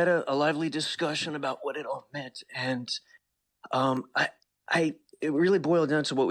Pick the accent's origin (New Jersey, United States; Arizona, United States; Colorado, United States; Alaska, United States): New Jersey, United States; My entire family noticed it. We're from New Jersey, as I mentioned before.